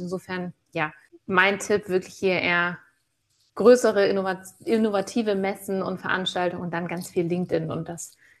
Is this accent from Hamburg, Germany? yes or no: yes; Hamburg, Germany